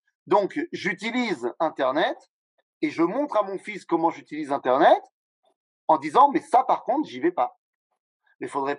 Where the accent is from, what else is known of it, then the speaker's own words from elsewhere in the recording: France; le monde dans lequel on a grandi en France, on a appris surtout à mettre en avant le monde français et à être un juif de temps en temps.